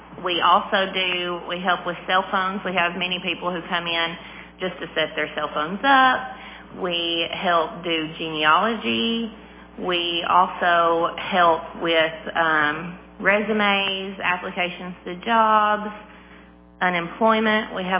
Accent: Tennessee, United States; I was born and raised in Clay County, Tennessee. I'm 32 years old

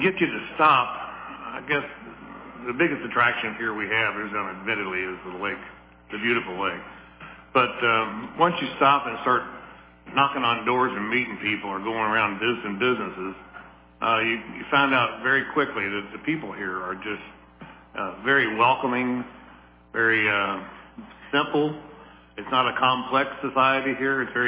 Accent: Louisville, Kentucky, United States; now in Clay County, United States; Like I say, I grew up in Louisville, Kentucky. But this is as close as I need to get to be to Louisville.

